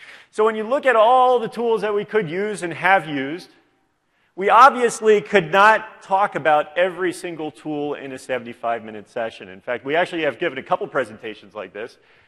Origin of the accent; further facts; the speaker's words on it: Ohio, United States; now in Texas, United States; As you may or may not notice from my funny accent, I'm originally from Ohio, currently living in Texas.